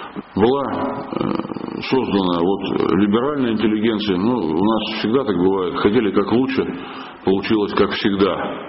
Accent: Moscow, Russia; вот я коренной москвич там в каком-то там третьем или даже четвертом поколении

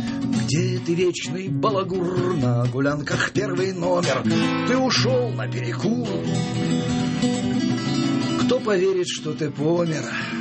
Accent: Siberia, Russia; Да, действительно, когда я приезжал, я родом из Сибири.

